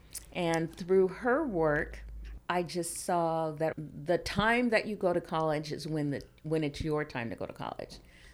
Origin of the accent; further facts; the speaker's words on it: Seattle, Washington, United States; if you would have looked at my life when I was a small child, I grew up in Rainier Vista Housing Project in Seattle.